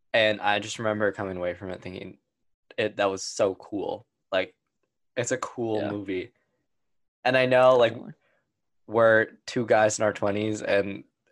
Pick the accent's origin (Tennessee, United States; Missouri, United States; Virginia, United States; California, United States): California, United States; Los Angeles; as I've drilled into everybody over the last 10 weeks, born and bred in Los Angeles